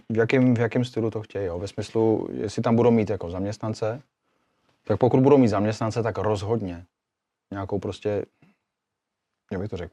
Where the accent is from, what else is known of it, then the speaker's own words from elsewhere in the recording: Ústí nad Labem, Ústí nad Labem Region, Czechia; also born or lived in Chabařovice; jsem se narodil na Skřivánek vlastně úplně, jako to první, to, ten první rok jsem byl na Skřivánku. Pak teda Chabařovice a pak od 3. třídy, zase to znamená, kolik to je, 3. třída, 10 let třeba, 9 let, tak to zase bylo tady Ústí už pak, Střekov.